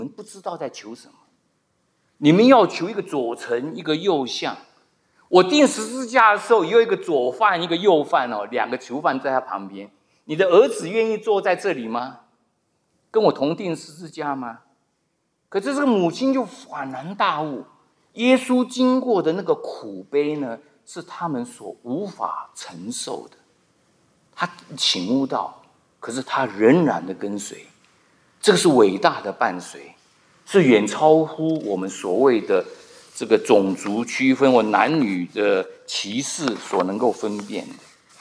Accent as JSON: {"language": "Chinese", "country": "China", "said": "我们中国人可能也有这种习惯，跟犹太人一样。"}